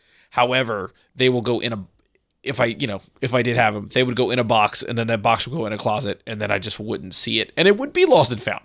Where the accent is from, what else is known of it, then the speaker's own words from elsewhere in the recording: Louisiana, United States; Growing up in Southern Louisiana, being, you know, a couple of hours from New Orleans